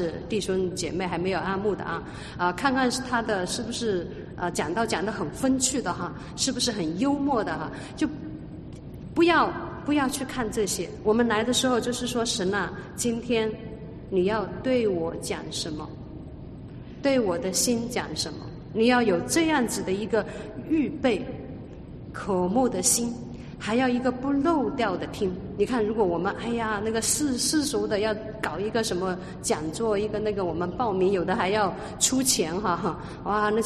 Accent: Hunan, China; accent: Hunan; 像我呀，李华呀，宁秋，咱们三个都是湖南人哈，一定会有湖南口音的，啊，一定会有我们湖南人讲话特别快

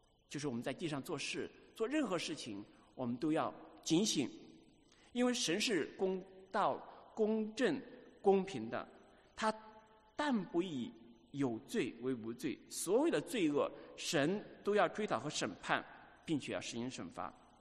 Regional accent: China; 我们中国人也有一句古话叫做什么，善有善报，恶有恶报

